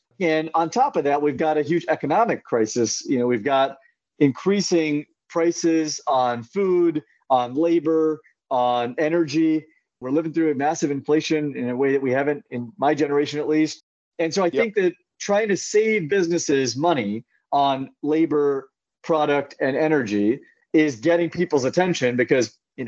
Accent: California, United States; I grew up in Central California.

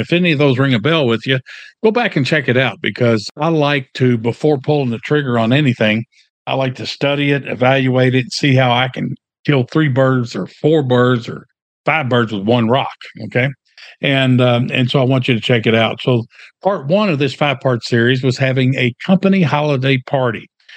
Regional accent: Louisville, Kentucky, United States; And so I grew up in over by Churchill Downs, blue-collar neighborhood in my hometown of Louisville, Kentucky.

